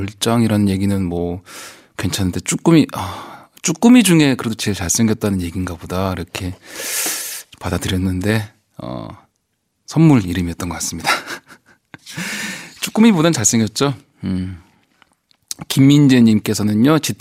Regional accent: South Korea; 특히 제주도 그리고 제 고향인 남부지방이 걱정이 됩니다

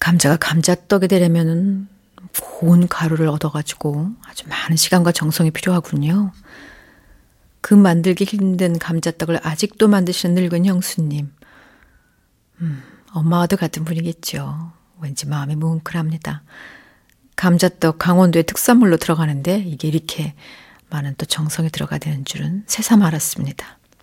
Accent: Chungju, North Chungcheong, South Korea; 제 고향 충주 탄금대에는 이런 노래비가 있어요.

